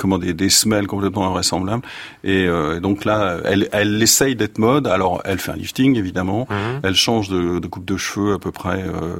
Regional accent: Pays de la Loire, France; Et moi, en gros, on est effectivement du Maine-et-Loire depuis aussi loin qu'on puisse remonter.

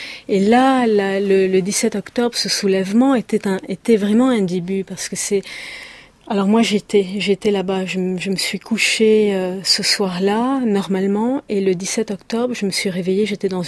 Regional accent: Lebanon; En tant que Libanais, on est tombé amoureux de nous-mêmes.

